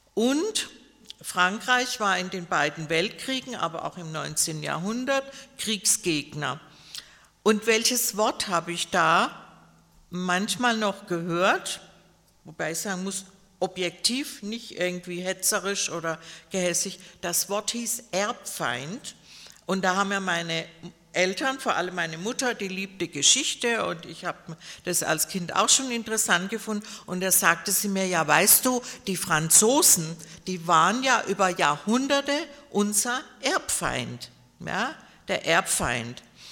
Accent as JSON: {"language": "German", "town": "Pforzheim", "region": "Baden-Württemberg", "country": "Germany", "tie": "born there", "said": "ich bin in Pforzheim geboren, das ist in Baden-Württemberg und liegt zwischen Karlsruhe und Stuttgart, näher an Karlsruhe."}